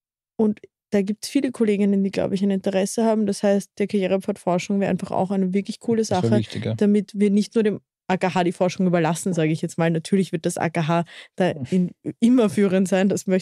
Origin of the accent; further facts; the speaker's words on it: Vienna, Austria; ich bin in Wien geboren und aufgewachsen